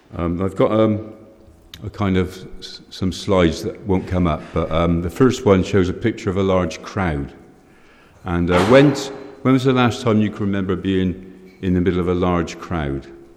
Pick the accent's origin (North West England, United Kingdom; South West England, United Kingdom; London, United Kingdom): South West England, United Kingdom; Weston-super-Mare; I'm from Weston-super-Mare.